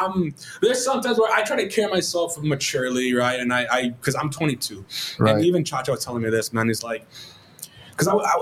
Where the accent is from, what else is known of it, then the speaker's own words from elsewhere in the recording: Texas, United States; And I'm like, yes, sir, but I'm from the Rio Grande Valley.